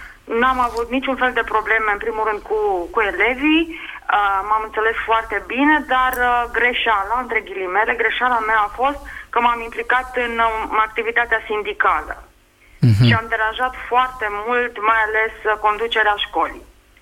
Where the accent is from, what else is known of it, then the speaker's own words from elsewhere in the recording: Bucharest, Romania; Sunt profesoară, vă sunt din București